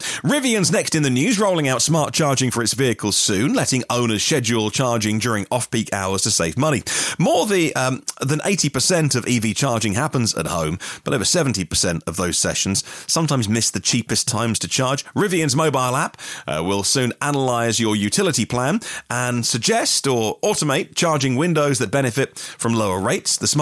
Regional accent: Great Yarmouth, East of England, United Kingdom; now in Dorset, United Kingdom; because I come from East Anglia, Norfolk, Great Yarmouth, where I'm from.

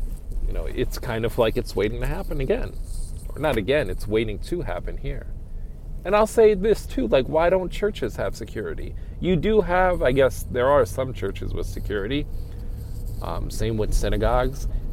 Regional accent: United States; As an American, if you go to the gun range, those people who you are quote-unquote afraid of or whatever, you're not going to be afraid of because you're part of the gun culture then.

